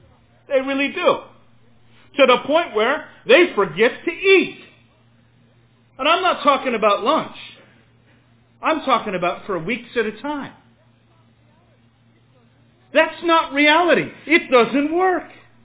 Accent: New York City, New York, United States; So I'm from New York City, and, you know, it's an interesting place.

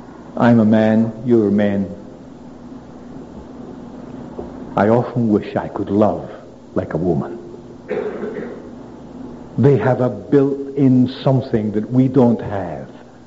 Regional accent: Scotland, United Kingdom; Being a Scot at this time, I couldn't pass without mentioning David Livingstone

